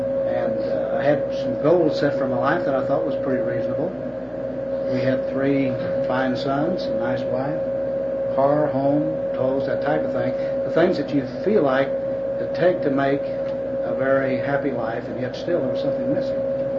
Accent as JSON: {"language": "English", "town": "Oklahoma City", "region": "Oklahoma", "country": "United States", "tie": "born or raised there", "said": "because you're from Oklahoma. That's where I'm from. My wife and I grew up in Oklahoma City."}